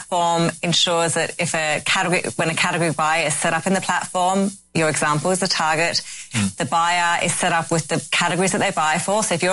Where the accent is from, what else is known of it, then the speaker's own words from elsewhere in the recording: Sydney, New South Wales, Australia; also born or lived in South Africa / London; I was born in South Africa, lived in London for a bit, and most of my time in Australia.